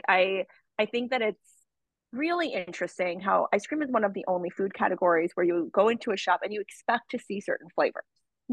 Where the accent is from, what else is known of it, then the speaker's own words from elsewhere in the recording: United States; Like I am not, like, even though I felt this like nostalgia for my parents' culture, like I'm not Indian. I didn't grow up there.